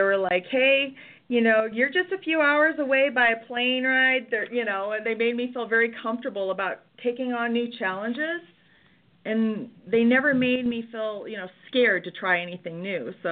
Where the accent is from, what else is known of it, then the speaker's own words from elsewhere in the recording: Rapid City, South Dakota, United States; accent: Midwest; Well, I'm a Midwest girl. I grew up in Rapid City, South Dakota. It comes out when I say Dakota. Most people can hear that in my accent, I guess.